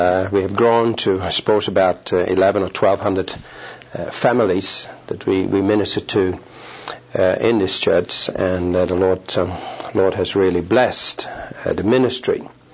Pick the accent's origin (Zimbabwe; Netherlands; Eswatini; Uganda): Netherlands; English is a second language; now in Australia; I am a Dutchman. I was born in the Netherlands. Did not know English until I was 17. Immigrated with my parents from the Netherlands to Australia, and I am a naturalized Australian.